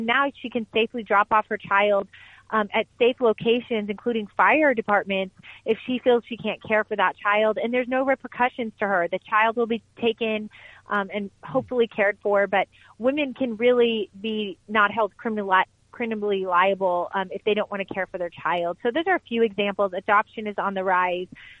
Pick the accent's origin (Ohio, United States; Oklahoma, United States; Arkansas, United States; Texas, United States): Texas, United States; I think a great example is the state of Texas, and it's not just my home state that I love